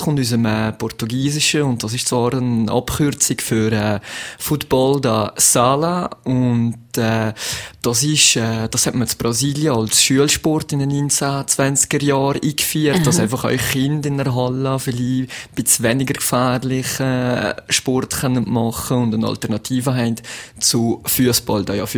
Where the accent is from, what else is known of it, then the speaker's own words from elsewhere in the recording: Valais, Switzerland; ich bin oben am Gums aufgewachsen